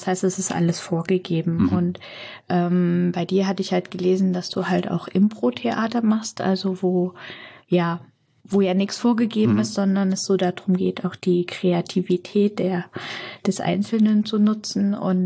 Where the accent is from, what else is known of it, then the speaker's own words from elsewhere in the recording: Sömmerda, Thuringia, Germany; Ich wurde in Sömmerdag geboren.